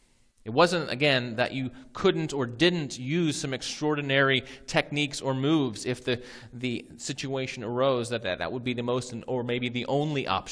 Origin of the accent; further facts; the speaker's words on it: Ohio, United States; So we're from Ohio, so you can, the Native Americans on that side of the country are a little bit different